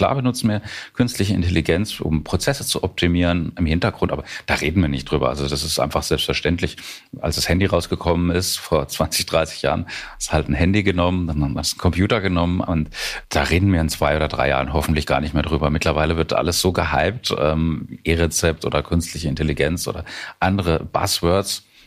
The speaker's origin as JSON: {"language": "German", "town": "Walldürn", "region": "Baden-Württemberg", "country": "Germany", "tie": "born or raised there", "said": "Das ist hier auf dem Land einfach so, man kennt sich. … hier auf dem Dorf in Walldürn. Ich bin hier in der Apotheke groß geworden."}